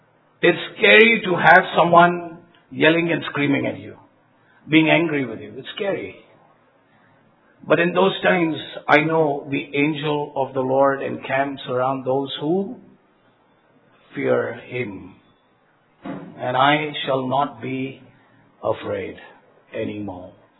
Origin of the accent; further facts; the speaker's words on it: India; And then I'm an Indian.